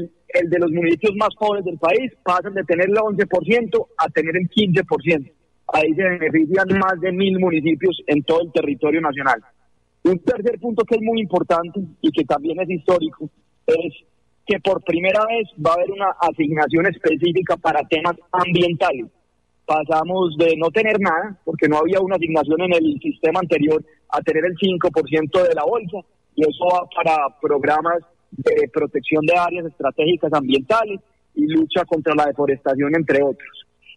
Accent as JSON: {"language": "Spanish", "region": "Antioquia", "country": "Colombia", "said": "no soy bogotano, antioqueño."}